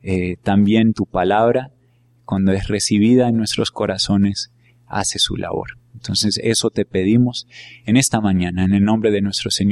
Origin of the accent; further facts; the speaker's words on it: Colombia; siendo colombiano, viviendo acá, pues uno debe conocer esos lugares